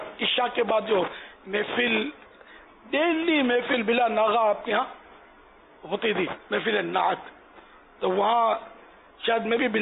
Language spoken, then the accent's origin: Urdu; Karachi, Sindh, Pakistan; born there; اب جیسے میں کس محلے میں پیدا ہوا یہ اس کو شہرت نہیں ہے, کراچی میں پیدا ہوا میں خود بولتا ہوں